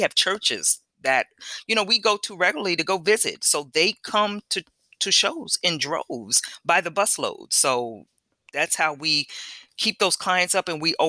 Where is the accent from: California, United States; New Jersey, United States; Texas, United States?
New Jersey, United States; So not only do we do New York, I'm from New Jersey.